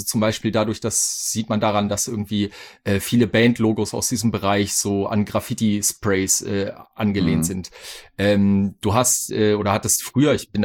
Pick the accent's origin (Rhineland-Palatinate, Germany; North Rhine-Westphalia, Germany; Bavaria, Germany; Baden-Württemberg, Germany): North Rhine-Westphalia, Germany; Minden; wir hatten damals eine ultra krass ja, also krass heftige und große Beatdown und Szene in meiner Heimatstadt in Minden.